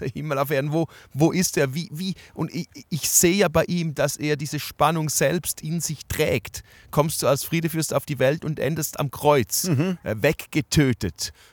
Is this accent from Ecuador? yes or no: no; Switzerland; Das sind meine kulturellen Learnings auch aus Sachen, die ich als Schweizer vielleicht bei mir nicht verstehe